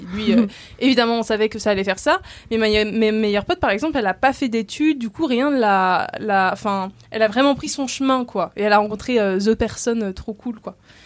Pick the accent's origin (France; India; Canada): France; Rennes, Brittany; Moi, je dis que je suis rennaise. Je dis jamais que je viens de Paris.